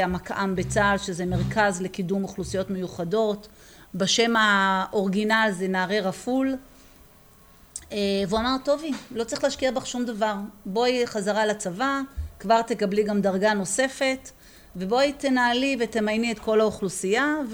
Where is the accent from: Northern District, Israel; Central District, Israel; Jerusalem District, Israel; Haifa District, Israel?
Central District, Israel; Petah Tikva; also born or lived in Ramat HaSharon; עזבנו את רמת השרון כשאני הייתי בת 9. ההורים ככה רצו לתת איזשהו מרחב, איזשהו ככה חדרים נפרדים לכל אחד מהילדים. היה חשוב להם מאוד ככה שתהיה את הפרטיות. ובמחיר שהם מכרו והצליחו לקנות, זה היה דירה מאוד גדולה בפתח תקווה. עשינו לשם את המעבר.